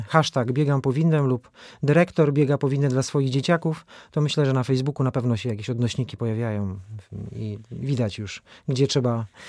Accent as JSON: {"language": "Polish", "region": "West Pomeranian Voivodeship", "country": "Poland", "said": "Ja pochodzę też tutaj nie z Opolszczyzny, tylko z województwa zachodniopomorskiego."}